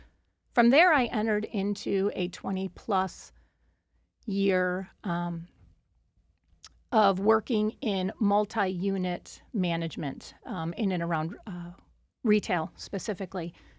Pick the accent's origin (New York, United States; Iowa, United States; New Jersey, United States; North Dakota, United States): New York, United States; Avon; now in Geneseo, United States; I was born and raised in Avon, and about 20 years ago, I moved to Geneseo with my husband, and we reside there with our three children.